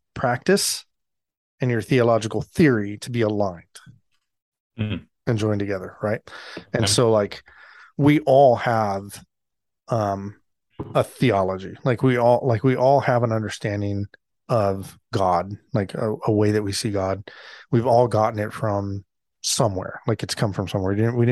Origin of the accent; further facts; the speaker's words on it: Alaska, United States; Well, I grew up in Alaska, so by Halloween